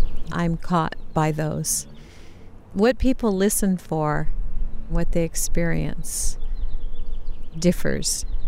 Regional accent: California, United States; So it's just this amazing vision of mountains that I grew up around in Orange County

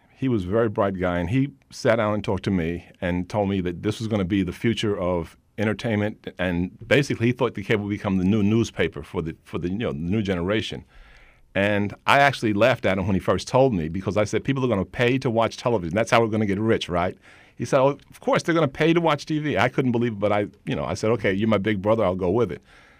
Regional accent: Birmingham, Alabama, United States; because we came from Birmingham, Alabama.

